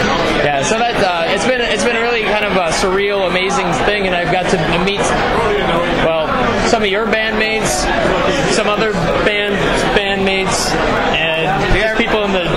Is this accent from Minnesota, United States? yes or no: yes; Minneapolis, Minnesota, United States; Minneapolis.